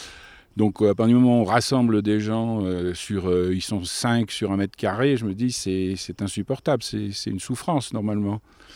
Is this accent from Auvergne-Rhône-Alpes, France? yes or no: yes; Megève, Auvergne-Rhône-Alpes, France; je suis moi-même au Savoyard. Je suis natif de Megève, j'y ai passé toute mon enfance, toutes les années 50, début 60.